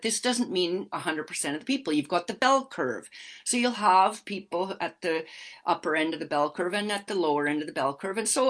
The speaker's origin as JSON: {"language": "English", "town": "Edmonton", "region": "Alberta", "country": "Canada", "tie": "born or raised there", "said": "I grew up in Edmonton in a, I would say it's a middle class neighborhood, and it was really all European stock people. It was really about 99.9% white people."}